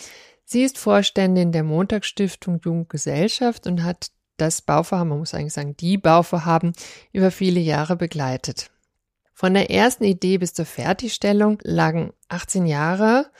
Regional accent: Cologne, North Rhine-Westphalia, Germany; meiner alten Heimatstadt, aus Köln

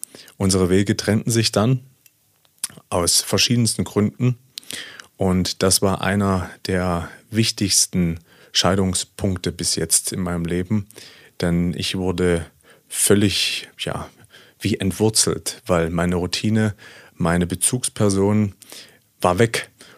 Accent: East Germany, Germany; born there; wie du schon sagtest, ich bin in Ostdeutschland geboren. Das ist richtig. Sozusagen in der ehemaligen DDR

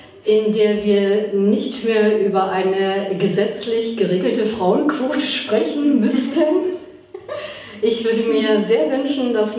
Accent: Northern Germany, Germany; so als Norddeutscher, ne? Ganz geradeaus.

